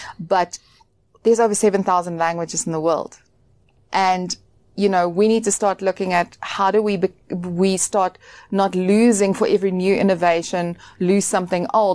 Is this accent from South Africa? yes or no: yes; South Africa; now I personally, as a South African, I find sometimes I don't know enough about our cultures